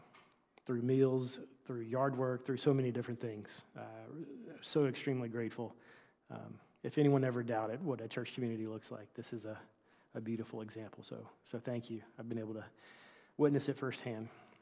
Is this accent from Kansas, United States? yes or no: no; South Carolina, United States; now in Westford, United States; So this is the great state of South Carolina, my home state. And if you see this yellow pen here in the middle, that's where I grew up. It's a little bit north of Columbia, the capital.